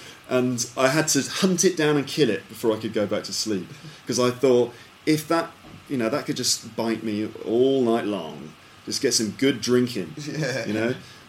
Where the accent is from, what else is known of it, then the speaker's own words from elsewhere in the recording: England, United Kingdom; So, you know, I think probably us Europeans or us English, you know, when we go there, we're terribly English.